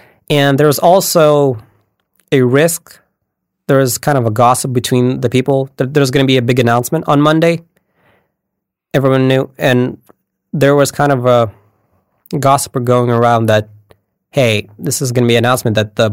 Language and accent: English; Krasnodar, Krasnodar Krai, Russia; English is a second language; now in Chicago, United States; Oh, I'm from Krasnodar.